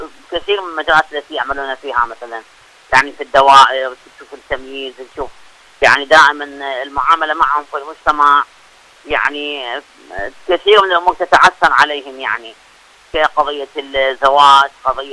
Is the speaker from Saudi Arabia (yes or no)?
no; Iraq; وحتى يعني عندنا بالعراق كثير ايضا من الاخوات الحافظات والحفاظ